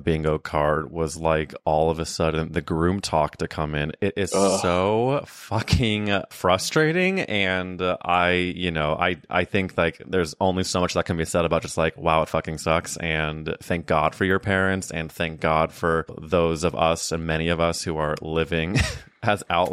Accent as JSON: {"language": "English", "region": "Midwest", "country": "United States", "said": "But listen, I'm also a Midwesterner, so I'm with you."}